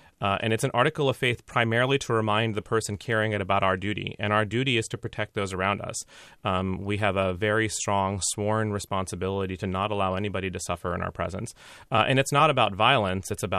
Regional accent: United States; so it was interesting as a Sikh kid growing up in the United States in the 1970s and 1980s

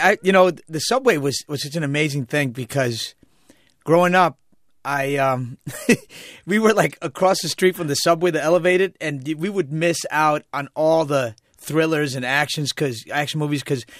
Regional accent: Queens, New York, United States; And growing up in Queens was interesting because especially Jackson Heights, it was like the biggest melting pot in the world at one time.

